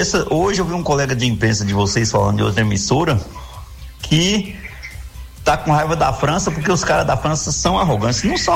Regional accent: Brazil; Nós somos brasileiros, nós acreditamos sempre no título, sempre na vitória.

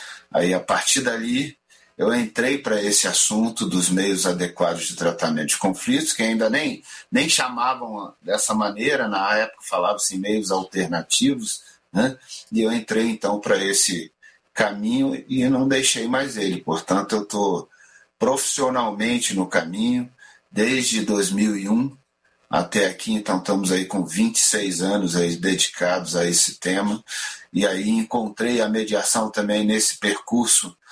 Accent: Brasília, Federal District, Brazil; also born or lived in Rio de Janeiro; a minha base é Brasília. Sou carioca de nascimento, mas vim para Brasília quando ainda era menino, né? Meu pai veio ser juiz em Brasília e eu acabei vindo com ele, era criança ainda. E aí nunca mais deixamos Brasília

